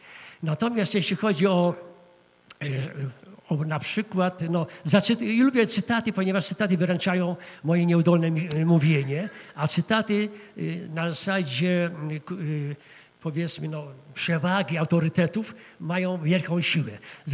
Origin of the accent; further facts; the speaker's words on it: Masovian Voivodeship, Poland; born there; że się urodziłem gdzieś tam, na Mazowszu